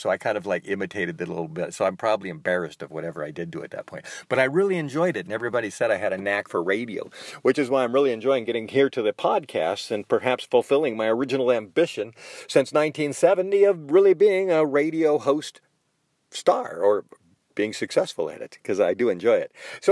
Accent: California, United States; And because I was from California

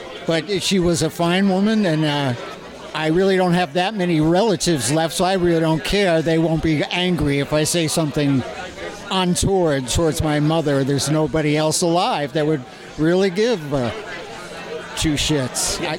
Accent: New York, United States; I come from Rockland County. I traveled up here today to have a good time at Canastock.

